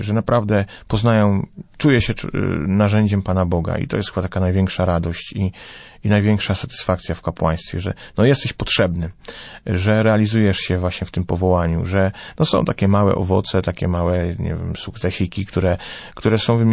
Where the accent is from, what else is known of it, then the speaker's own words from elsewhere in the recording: Toruń, Kuyavian-Pomeranian Voivodeship, Poland; Też jestem z Torunia, no to nie mogło być inaczej